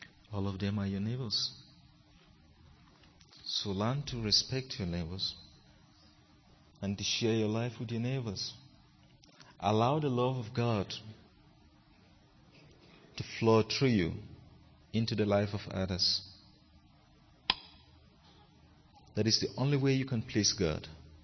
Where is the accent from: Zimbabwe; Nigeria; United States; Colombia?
Nigeria; You know, I came from Nigeria, and recently we had so many crisis situations.